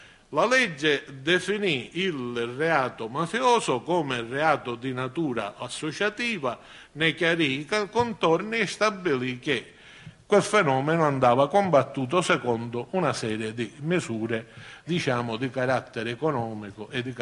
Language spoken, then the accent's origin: Italian; Carini, Sicily, Italy; io lo so per certo al mio paese, a Carini